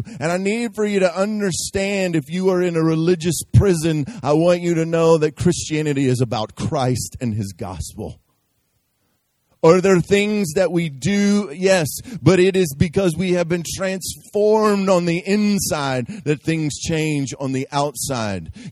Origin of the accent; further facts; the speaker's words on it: Memphis, Tennessee, United States; I'm from Memphis, all right?